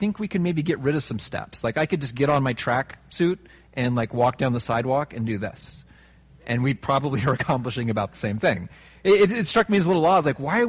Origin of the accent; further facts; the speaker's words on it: Ohio, United States; I remember growing up in Ohio, small town, right? Midwest.